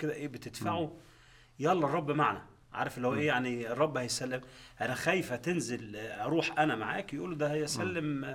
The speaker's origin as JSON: {"language": "Arabic", "country": "Egypt", "said": "في مصر احنا نقول. ست ولا ميت راجل."}